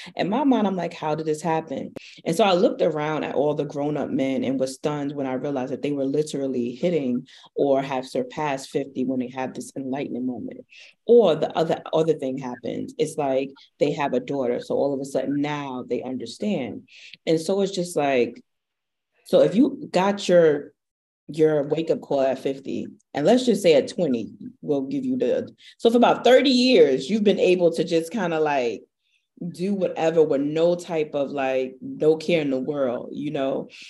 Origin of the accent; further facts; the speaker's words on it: Brooklyn, New York, United States; And for me, I'm from Brooklyn. It's in my DNA.